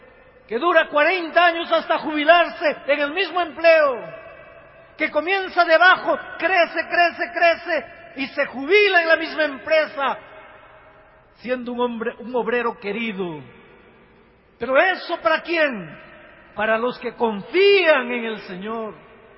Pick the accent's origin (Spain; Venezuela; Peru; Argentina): Peru; now in Brazil; Aunque yo vivo los últimos 25 años en el Brasil, yo nací en el Perú y me crié en el Perú.